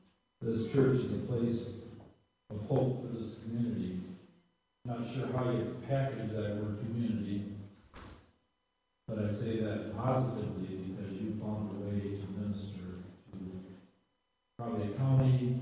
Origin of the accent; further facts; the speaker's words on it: Janesville, Wisconsin, United States; I grew up in Janesville, south of Madison, for my life. My dad passed away there.